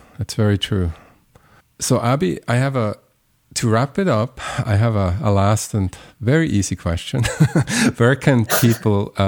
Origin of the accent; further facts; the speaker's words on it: Switzerland; now in United States; I'm actually from Switzerland, but I live in the US. I've been living here for a long time